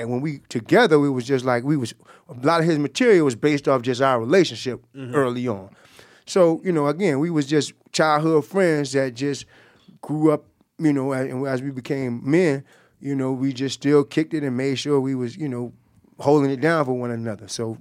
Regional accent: Jacksonville, Florida, United States; Well, we grew up together. We from the same block. You know, he's from Myrtle Avenue. I'm from Moncrief.

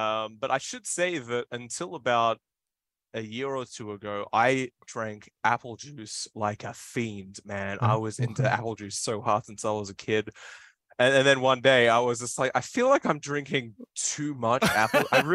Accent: Australia; I don't think I'm very Australian in a lot of ways

